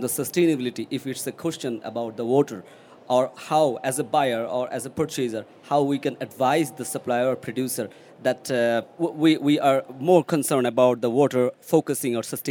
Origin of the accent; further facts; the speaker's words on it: Bangladesh; now in Sweden; I'm from Bangladesh, but I work in Sweden.